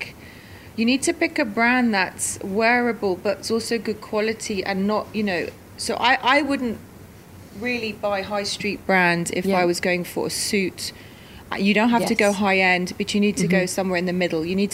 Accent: London, United Kingdom; moved away; I was born and bred in London

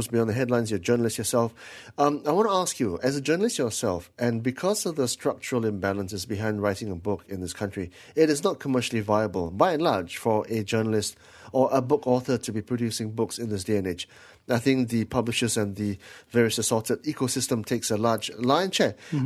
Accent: Malaysia; as a Malaysian

